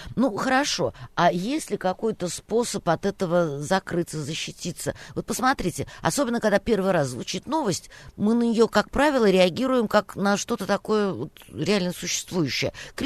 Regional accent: Russia; я никогда не скрываю, что я русская, не говоря о том, что у меня это на физиономии написано, и в моем акценте это читается.

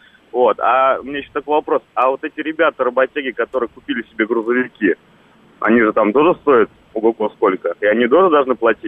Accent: Dubna, Moscow Oblast, Russia; Давайте, я из Дубны.

